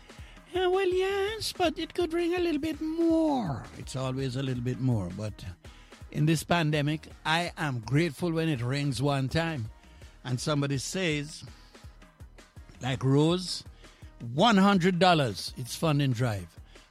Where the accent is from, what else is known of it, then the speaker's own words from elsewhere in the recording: Jamaica; But my God, if it was semi-foot, but I'm a Jamaican. I'm very athletic.